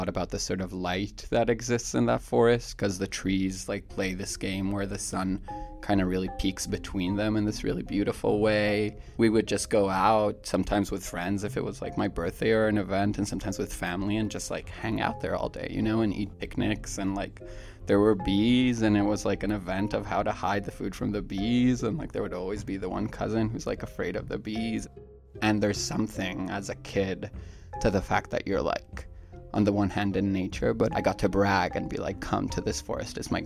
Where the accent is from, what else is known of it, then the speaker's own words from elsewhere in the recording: Israel; Growing up in Israel, Palestine